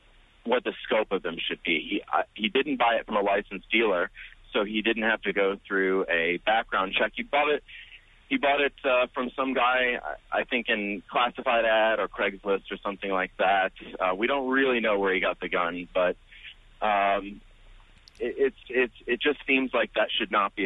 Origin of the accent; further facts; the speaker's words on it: Tennessee, United States; now in New York, United States; I grew up in Tennessee, and I've always been sort of a libertarian about drugs, guns, all of those sort of things.